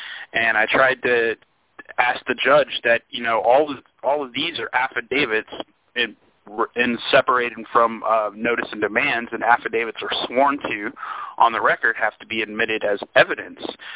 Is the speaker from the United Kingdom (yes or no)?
no; Texas, United States; I'm from Texas.